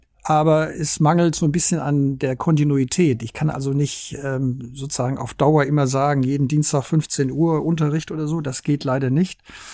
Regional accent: Germany; einen Minister aus Malta, also ein maltesischer Malteser, ein Italiener, ein Franzose und ich als Deutscher.

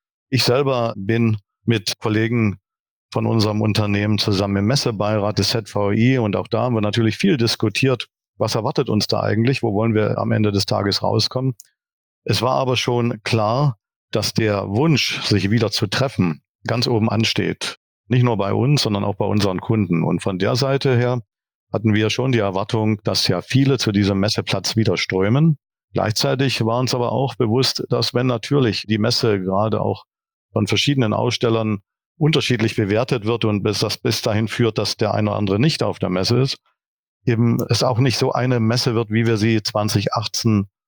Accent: Saxony, Germany; born there; denn ich bin tatsächlich gebürtiger Sachse. Auch wenn man das jetzt vielleicht im Podcast nicht direkt hört.

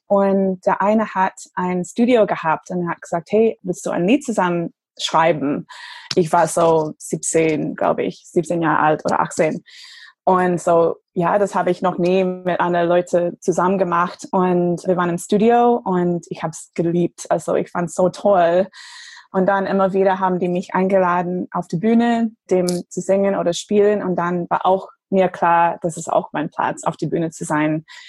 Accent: Michigan, United States; Ja, also ich bin aufgewachsen in Michigan und da musste ich so Klavier lernen und so.

